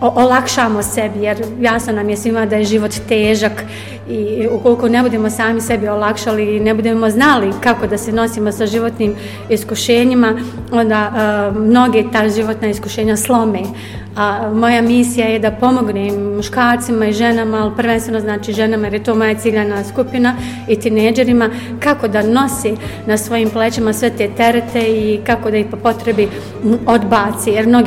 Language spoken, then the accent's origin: Bosnian; Tuzla, Federation of Bosnia and Herzegovina, Bosnia & Herzegovina; now in Bosnian Krajina, Bosnia and Herzegovina; Jeste, ja sam Tuzlanka i nažalost, eto, prije 20 godina sam otišla u Krajinu.